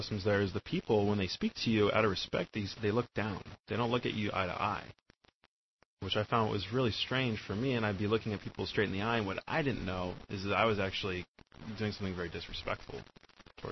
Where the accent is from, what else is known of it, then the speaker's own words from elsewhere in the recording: United States; And as an American, it's real important that when you visit an island for the first time, you buy kava